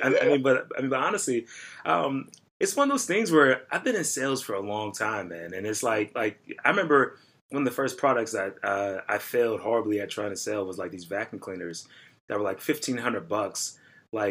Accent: Pittsburgh, Pennsylvania, United States; I'm from Pittsburgh.

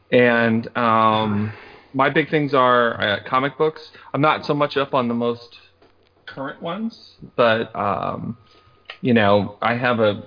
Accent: Amityville, New York, United States; so I'm also from New York. I was born in Amityville.

